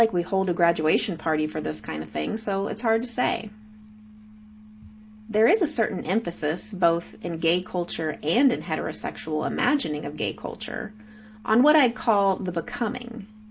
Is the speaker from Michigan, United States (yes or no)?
no; Oklahoma, United States; Or did it begin when I first loitered in the underwear aisle of my hometown Walmart in Oklahoma, staring at desaturated nipples?